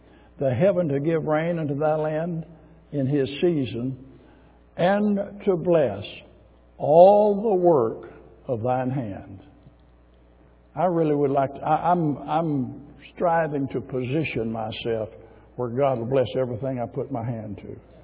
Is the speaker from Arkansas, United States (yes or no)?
yes; Arkansas, United States; born there; I was born in Arkansas. Keep it simple for me.